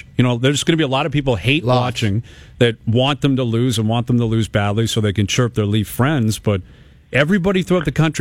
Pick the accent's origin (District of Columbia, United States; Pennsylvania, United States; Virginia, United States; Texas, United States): Pennsylvania, United States; Philadelphia; I'm from Philly, and the Phillies are playing a game tonight.